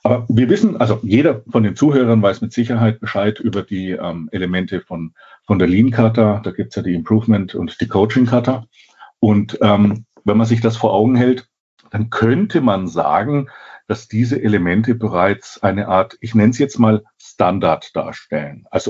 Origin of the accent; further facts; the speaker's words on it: Bavaria, Germany; ich als Franke